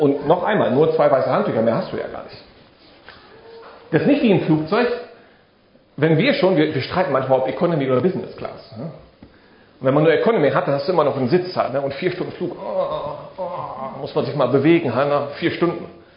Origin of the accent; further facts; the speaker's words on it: Germany; wir kommen ja aus Deutschland, 4000 Kilometer